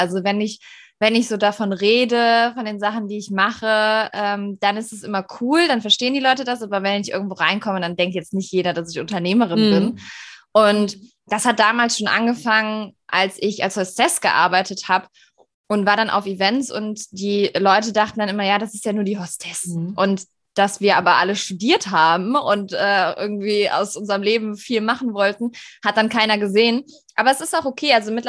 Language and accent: German; Rhineland, Germany; also ich bin Rheinländerin und habe auch dieses Gemüt.